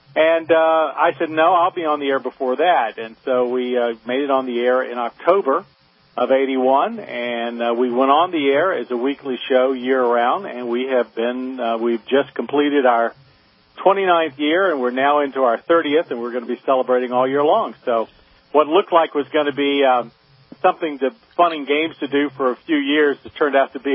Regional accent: the South, United States; I grew up in the South, which means I was stealing, you know, rides in my parents' car before I could even reach the gas pedal.

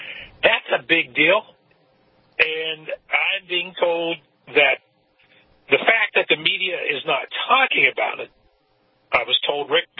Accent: Pittsburgh, Pennsylvania, United States; But I grew up an hour from the West Virginia border, by the way, in Pittsburgh. We're an hour from Wheeling, I think an hour from Morgantown.

